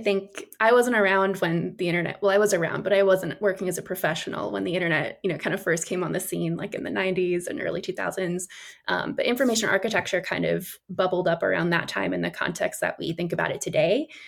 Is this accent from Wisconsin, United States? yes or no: yes; Wisconsin, United States; moved away as an adult; where I moved originally from Wisconsin. So I moved from Wisconsin to Central Texas